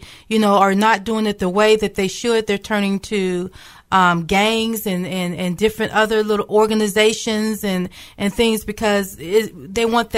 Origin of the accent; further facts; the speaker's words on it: Youngstown, Ohio, United States; I'm from Youngstown, Ohio, okay, and there's a lot of gangs.